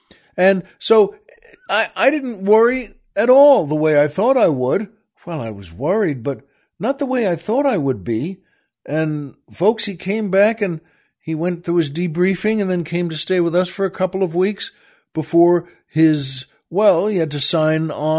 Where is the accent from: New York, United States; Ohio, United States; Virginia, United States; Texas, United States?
New York, United States; This was from where I grew up on Long Island.